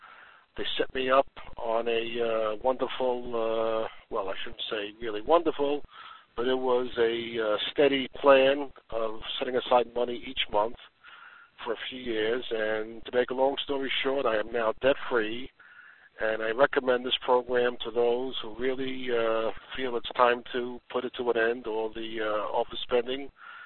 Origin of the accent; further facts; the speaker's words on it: New York, United States; I am from New York, and I had a major debt problem about 5, 6 years ago